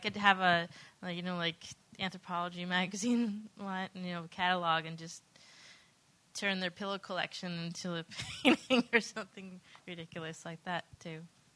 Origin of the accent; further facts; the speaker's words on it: United States; I think that's also from not having a rich heritage, being American, and not really having a real tradition in any sort of sense.